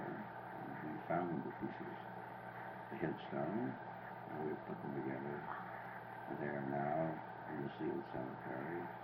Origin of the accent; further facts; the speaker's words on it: Cincinnati, Ohio, United States; born there; Well, I was born in Cincinnati, Ohio, in January of 1898. I was the second in a family of 8 children, 4 boys, 4 girls.